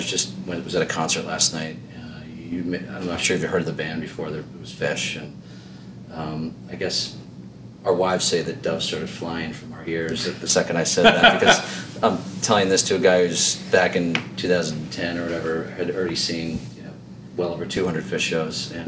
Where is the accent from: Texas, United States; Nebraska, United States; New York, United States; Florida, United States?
New York, United States; Long Island; I grew up in Long Island.